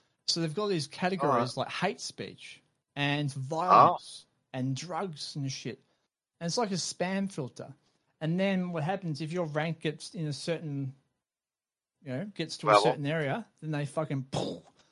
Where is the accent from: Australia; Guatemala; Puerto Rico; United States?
Australia; I'm Australian.